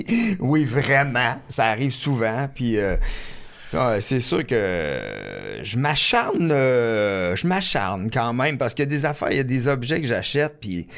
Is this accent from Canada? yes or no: yes; Warwick, Quebec, Canada; une lettre un moment donné à propos des éoliennes dans mon coin de pays à Warwick